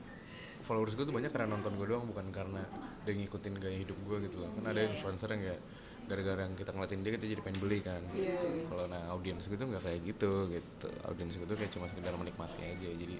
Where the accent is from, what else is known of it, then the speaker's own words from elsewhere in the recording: Jakarta, Indonesia; Lahir dan besar Jakarta aja. Nyokap gue Batak Sunda. Bokap gue Jambi Sunda tapi turunan India gitu.